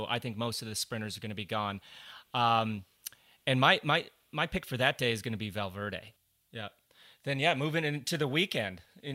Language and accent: English; Colorado, United States; Yeah, I grew up in Colorado, so I remember every race that I went to.